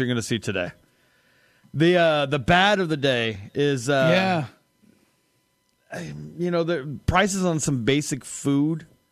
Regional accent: California, United States; There's a cafe in California, my home state.

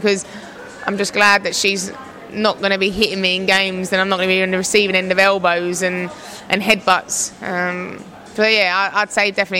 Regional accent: North West England, United Kingdom; accent: Scouse; Oh, my old Scouse accent.

